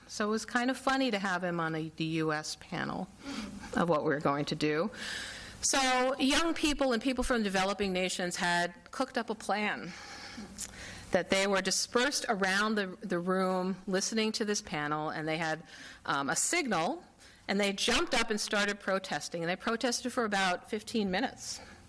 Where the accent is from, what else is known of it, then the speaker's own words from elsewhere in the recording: St. Paul, Minnesota, United States; I know we're in a very important city, Minneapolis, my hometown of St. Paul, also very interested in climate action